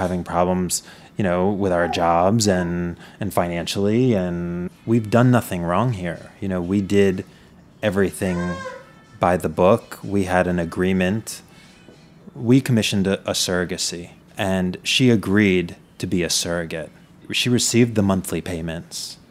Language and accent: English; Mount Holly, New Jersey, United States; proudly from Mount Holly, New Jersey.